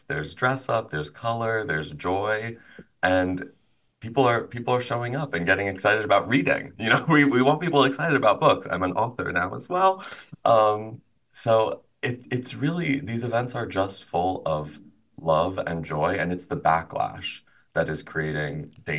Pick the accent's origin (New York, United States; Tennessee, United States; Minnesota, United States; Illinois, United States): Illinois, United States; I had my drag debut in my hometown in Illinois.